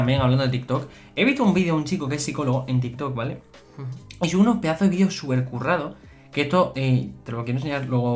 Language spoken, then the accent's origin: Spanish; Granada, Andalusia, Spain; yo allí soy de Granada, en Granada lo pedimos así, media de tomate.